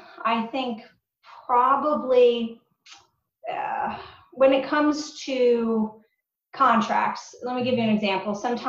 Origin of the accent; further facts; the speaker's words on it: Bethesda, Maryland, United States; I am. I grew up in Bethesda, so local as they come.